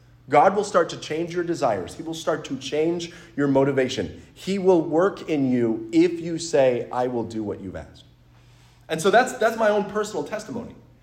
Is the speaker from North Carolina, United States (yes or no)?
no; New Hampshire, United States; I grew up in New Hampshire. Our state motto is literally, live free or die.